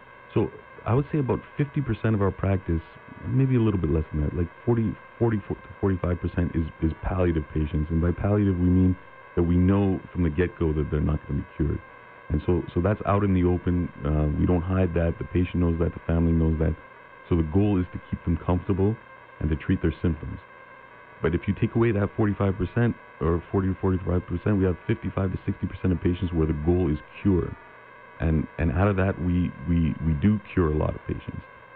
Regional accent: Atlantic Canada, Canada; also born or lived in El Centro, California; now in Yuma, United States; But my wife and I grew up in Canada on the East Coast.

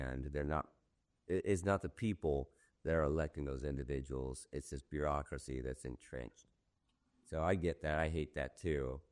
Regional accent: Arizona, United States; I'm from Arizona. I'm not even from here.

